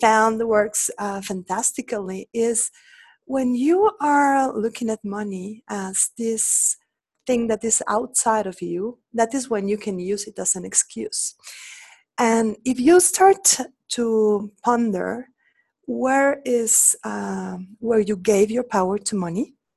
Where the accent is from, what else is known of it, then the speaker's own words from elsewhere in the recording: Mexico; English is a second language; Actually, I am from Mexico, and in all Latin America, what I have found is that people love having money as the major excuse for not living their life.